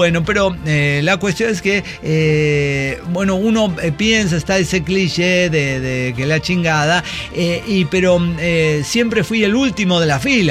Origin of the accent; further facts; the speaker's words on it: San Luis Potosí, Mexico; Y pero ya saben, soy de San Luis Potosí, entonces claro, como que, sí.